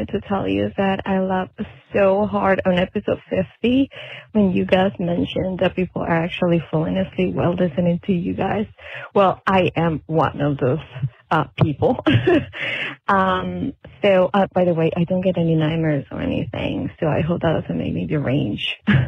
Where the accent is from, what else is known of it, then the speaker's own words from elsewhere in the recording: New Jersey, United States; I am from New Jersey